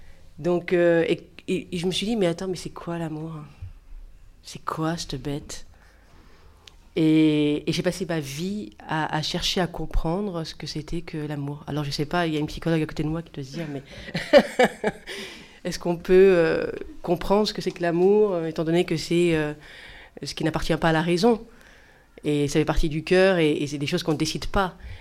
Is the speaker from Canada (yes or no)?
no; France; En réalité, j'ai grandi ici en France, je me suis mariée, effectivement, j'ai eu des enfants, j'ai aimé ici, j'ai aimé aussi pendant mes vacances au Maroc, et j'ai continué donc à faire des allers-retours entre la France et le Maroc.